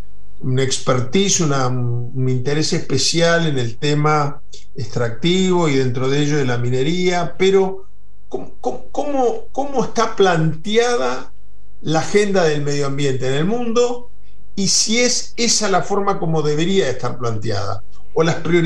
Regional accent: Uruguay; Pero para ser autocrítico como uruguayo

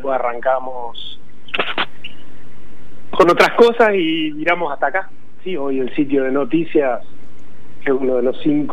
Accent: Canals, Córdoba, Argentina; yo estoy ahora en mi pueblo, en Canals, al sur de Córdoba, 8.000 habitantes

